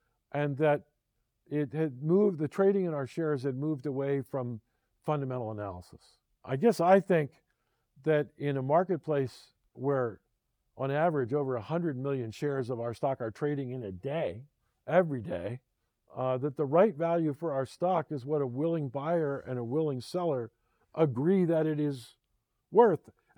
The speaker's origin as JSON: {"language": "English", "town": "Philadelphia", "region": "Pennsylvania", "country": "United States", "tie": "born or raised there", "said": "One of them was a two-year stint being the CEO of the NBA team in my hometown, Philadelphia."}